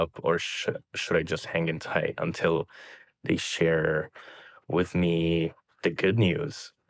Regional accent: Toronto, Ontario, Canada; I am from Toronto, Canada.

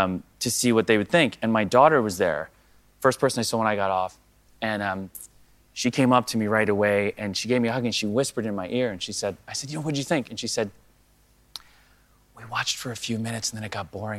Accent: East Coast, United States; We don't have any relatives because I'm from the East Coast, so we don't have any family out there or anything.

